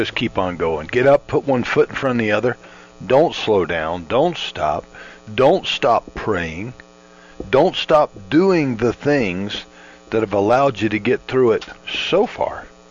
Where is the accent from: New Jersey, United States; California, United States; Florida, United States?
Florida, United States; Growing up in Florida, we're not unfamiliar with hurricanes.